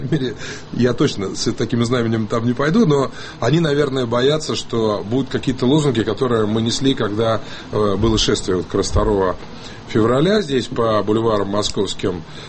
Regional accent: Sochi, Krasnodar Krai, Russia; born there; Ну, во-первых, я родился в Сочи много лет назад.

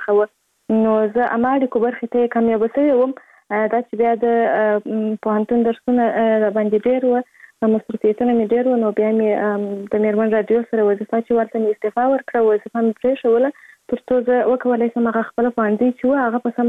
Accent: Kandahar, Afghanistan; born there; زه په کندهار ولایت کې زیږیدلی یم او اوس فلحال په کندهار ولایت کې اوسېږم.

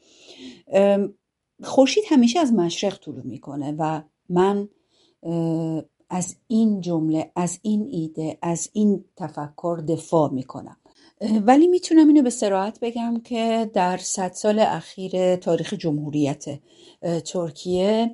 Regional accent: Iran; من به عنوان یک ایرانی یکی از وظایفی که برای خودم تقبل کردم

